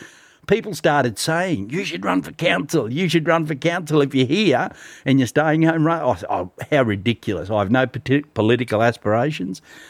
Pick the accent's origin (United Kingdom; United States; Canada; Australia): Australia; Warwick, Queensland; I grew up in Warwick. We moved into town after the dam was completed. And I went to Central State School, Warwick State High School, had no real plans for life.